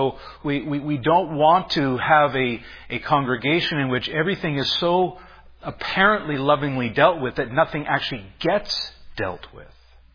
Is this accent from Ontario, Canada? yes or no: no; Alberta, Canada; I grew up in Alberta on the prairies.